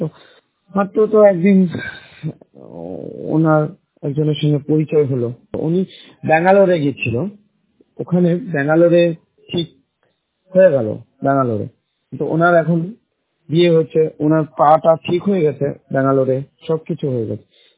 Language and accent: Bangla; Bhagwangola, West Bengal, India; আমার বাড়ি মুর্শিদাবাদ, জেলা মুর্শিদাবাদ, গ্রাম ভগবানগোলা, বসতিগোলা।